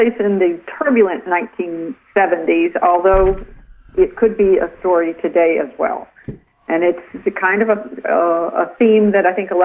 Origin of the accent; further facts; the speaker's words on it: the South, United States; also born or lived in New York City; I actually feel like I am more from the South than anywhere else, because I moved around a lot as a child, I went to high school, middle school and high school here, and I have deep roots in this part of the country.